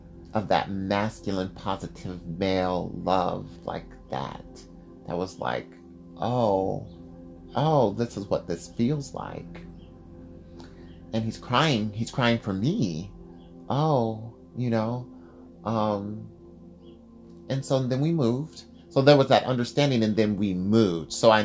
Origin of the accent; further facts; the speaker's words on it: Ohio, United States; also born or lived in Georgia; And then we moved to Georgia. And in Georgia, now I'm like, I'm from Ohio.